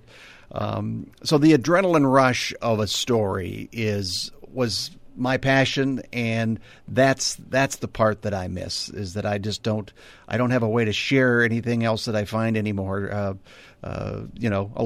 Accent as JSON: {"language": "English", "town": "Minneapolis", "region": "Minnesota", "country": "United States", "tie": "born or raised there", "said": "I grew up in Minneapolis, okay. You know, Minneapolis Southwest, right over by Lake Harriet."}